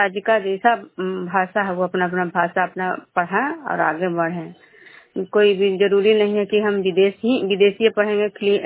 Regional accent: Bihar, India; मैं सिंहपुर ग्राम से नालंदा जिला नगर निगम प्रखंड के निवासी हूँ

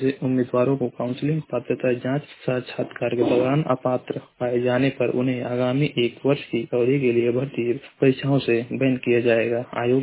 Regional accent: Uttar Pradesh, India; मैं जिला महाराजगंज का निवासी हूं।

